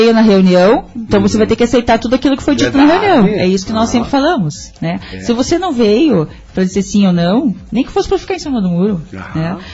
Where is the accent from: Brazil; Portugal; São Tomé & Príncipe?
Brazil; Palmas, Tocantins; eu saí de Palmas justamente para não ficar com essa... Porque como eu poderia ter ficado lá, mas lá eu ia ser sempre filha da minha mãe